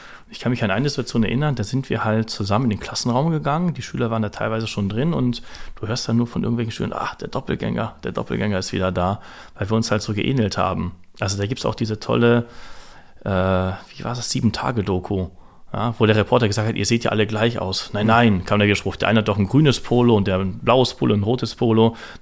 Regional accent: Hanover, Lower Saxony, Germany; Ich bin gebürtiger Hannoveraner.

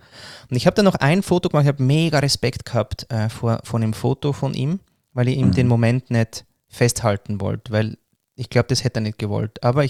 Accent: Vienna, Austria; ich war ja ein Jahr in Wien

